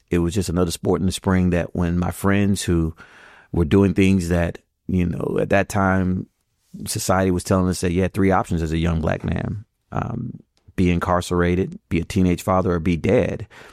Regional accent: Tampa, Florida, United States; No, this was outside. I grew up outside of the Tampa area.

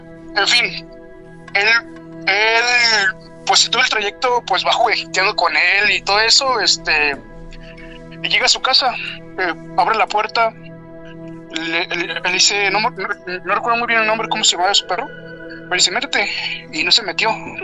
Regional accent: Guadalajara, Jalisco, Mexico; soy de Guadalajara.

